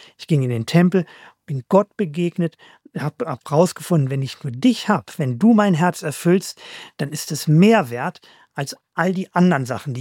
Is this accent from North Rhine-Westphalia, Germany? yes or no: yes; North Rhine-Westphalia, Germany; wir kommen aus dem Nordgebiet, also der Nordpunkt unseres Bundeslandes liegt nur 20 Kilometer entfernt. Insofern sind wir aus Nordostwestfalen